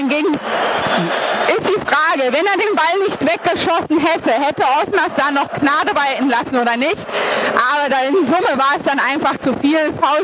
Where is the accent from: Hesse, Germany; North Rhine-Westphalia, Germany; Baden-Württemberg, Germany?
Hesse, Germany; Frankfurt; Aber als Frankfurter möchte man natürlich hier im Stadion mehr.